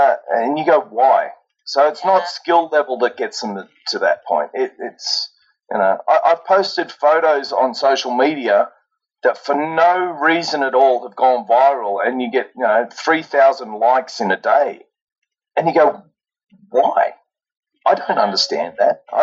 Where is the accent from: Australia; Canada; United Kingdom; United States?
Australia; I was from Australia.